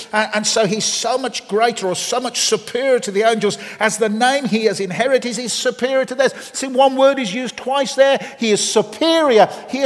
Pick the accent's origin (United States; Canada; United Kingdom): United Kingdom; England; I'm a visitor to here to Northern Ireland. Worst of all, I'm an Englishman.